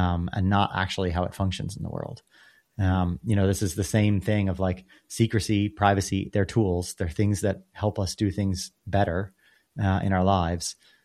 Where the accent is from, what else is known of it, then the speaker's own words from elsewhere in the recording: United States; I grew up in America